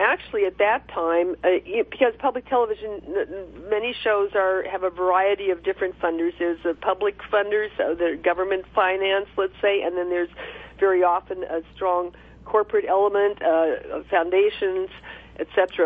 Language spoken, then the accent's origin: English; Denver, Colorado, United States; I came from a family that was more of a management-type family, and I grew up in Denver, which is not known to be much of a labor city.